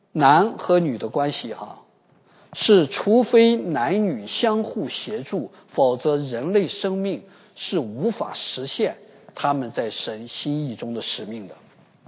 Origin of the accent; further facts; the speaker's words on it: China; 甚至在教会当中造成那种叫我们中国人很熟悉的叫做路线斗争式的那种割裂